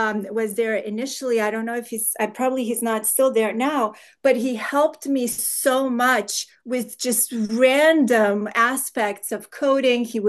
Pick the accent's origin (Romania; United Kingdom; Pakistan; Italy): Romania; moved away as an adult; now in United States; I came from Romania. I started grad school in the US